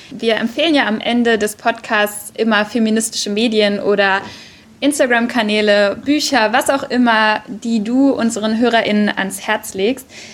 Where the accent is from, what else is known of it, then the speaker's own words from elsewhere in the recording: Hanover, Lower Saxony, Germany; wir kommen jetzt beide aus Hannover